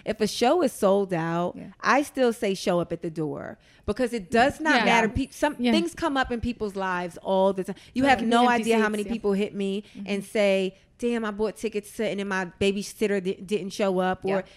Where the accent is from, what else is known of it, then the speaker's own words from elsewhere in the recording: New York City, New York, United States; I'm a New Yorker, but also the South has really strong church ties